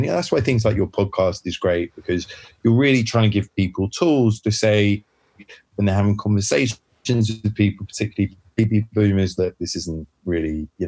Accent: United Kingdom; I love being British.

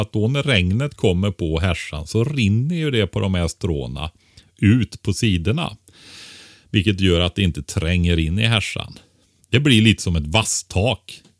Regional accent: Västra Götaland County, Sweden; Nej, men alltså Västergötland där jag kommer från.

